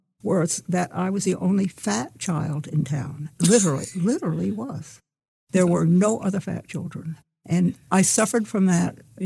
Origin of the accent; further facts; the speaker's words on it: Vermont, United States; Anyway, so growing up in Vermont, I remember when I came home from graduating in high school